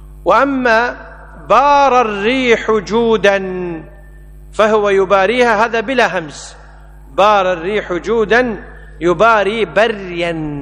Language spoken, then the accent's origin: Arabic; Kuwait; وإحنا عندنا في الكويت يسهلون الهمز